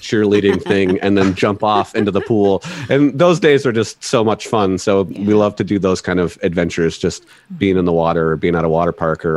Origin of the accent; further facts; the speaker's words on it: Erie, Pennsylvania, United States; growing up in Erie, Pennsylvania, we were on the lake a lot.